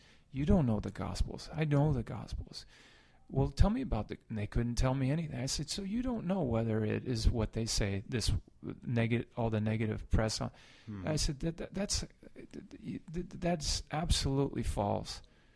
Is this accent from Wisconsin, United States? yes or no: no; Washington, United States; cause I grew up near Whidbey Island Air Station. My dad used to take me to Blue Angels.